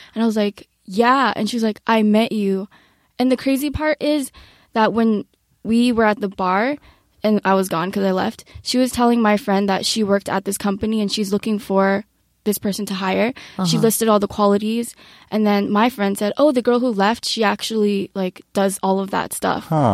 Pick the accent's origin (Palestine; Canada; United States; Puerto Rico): Canada; Toronto, Ontario; I'm from Toronto. I moved here like 6 months ago just with a one-way flight ticket.